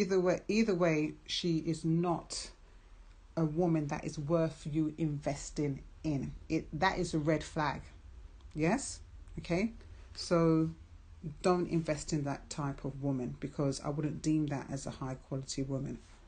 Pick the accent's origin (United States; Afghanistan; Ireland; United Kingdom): United Kingdom; England; So I'm English.